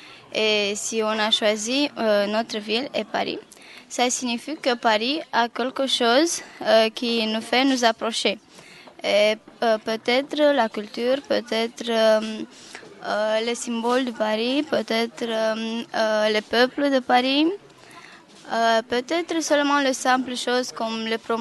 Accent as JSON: {"language": "French", "country": "Romania", "said": "De Roumanie."}